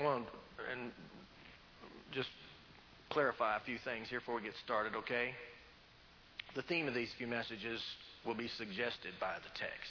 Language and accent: English; Virginia, United States; Well, see, I'm from Virginia, and you've got to be 24 inches in the ground.